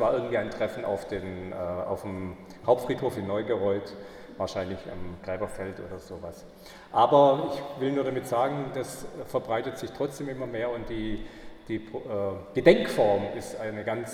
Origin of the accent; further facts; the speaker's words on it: Germany; Und es wäre ihr eine ganz große Ehre, wenn ich als Deutscher die Vernissage eröffnen würde.